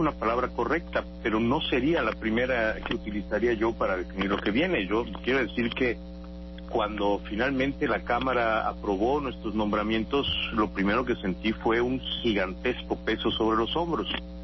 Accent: Yucatán, Mexico; Yo soy de Yucatán, por los cuatro costados, desde como decían los clásicos, desde la oscuridad de los tiempos.

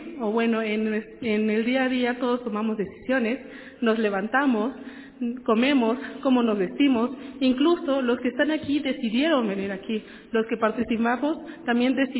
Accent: Oaxaca de Juárez, Oaxaca, Mexico; yo vengo de Oaxaca de Juárez

